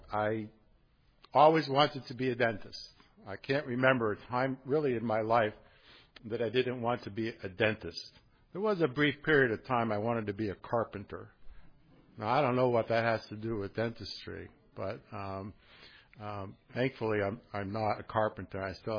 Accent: Massachusetts, United States; Now, I grew up in Massachusetts, and for me, Ohio was like on the other side of the country.

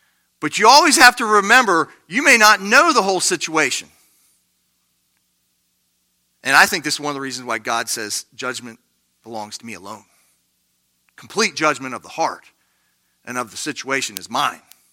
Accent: United States; I'm an American, so that fits well.

